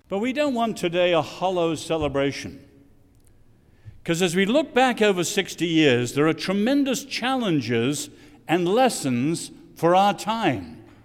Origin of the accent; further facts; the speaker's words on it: England, United Kingdom; accent: English; also born or lived in China; now in United States; My family is actually Irish, and I was born in China, as John said, and lived in three continents. But I did go to school in England, so I have a little bit of an English accent left.